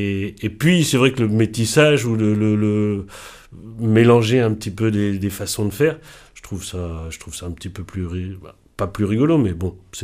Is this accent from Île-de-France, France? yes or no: yes; Paris, Île-de-France, France; un peu comme moi j'ai grandi à Paris, on pouvait acheter des marrons chauds